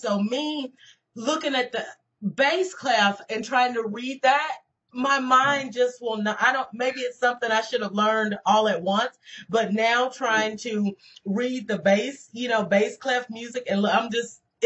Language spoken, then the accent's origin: English; Mississippi, United States; Well, now, you know, I'm from Mississippi, the backwoods down in the Delta.